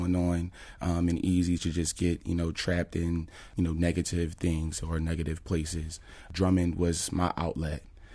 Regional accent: Philadelphia, Pennsylvania, United States; So I grew up in Pulaski Town Projects in Germantown.

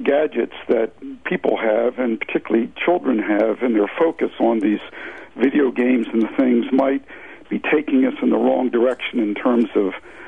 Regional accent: Cranbury, New Jersey, United States; I'm from Cranberry, New Jersey, also an Ursinus grad, class of 62.

